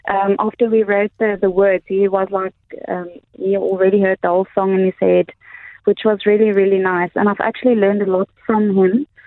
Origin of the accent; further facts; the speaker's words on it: Sabie, Mpumalanga, South Africa; also born or lived in Cape Town; Well, I was born in Sabi and I did my matric in Nelspruit.